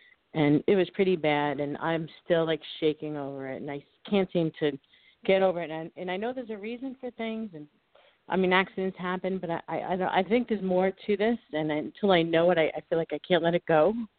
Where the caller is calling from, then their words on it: New York, United States; I'm calling from New York.